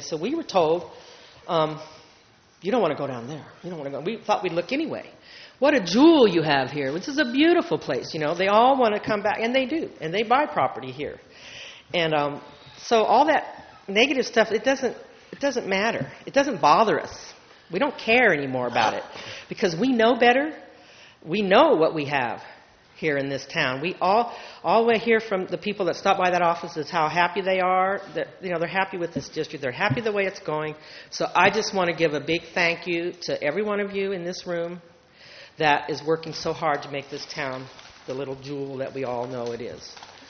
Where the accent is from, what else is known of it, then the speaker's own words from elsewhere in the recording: Oceano, California, United States; stories from the past that happened to me when I was a young person growing up in Oceano.